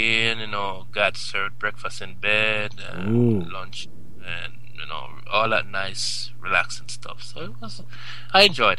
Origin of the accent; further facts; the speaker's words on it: Jamaica; moved away as an adult; now in Connecticut, United States; Oh, no, man. I was born and raised in Jamaica.